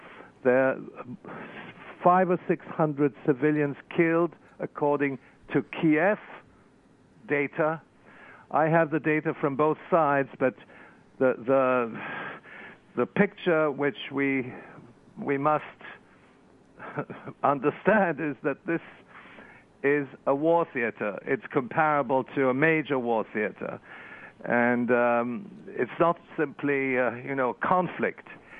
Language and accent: English; Wales, United Kingdom; born there; My father is born in Russia, but I was born in Wales, and I have. I also have Irish citizenship because I'm half Irish, half Russian.